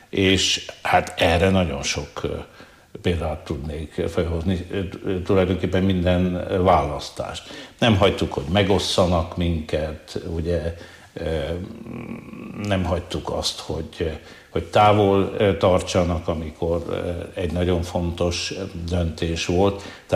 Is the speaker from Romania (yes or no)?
yes; Székely Land, Romania; Megmondom, hogy mi ránk magyarokra ez is jellemző, és a székelyekre is, én is székely vagyok.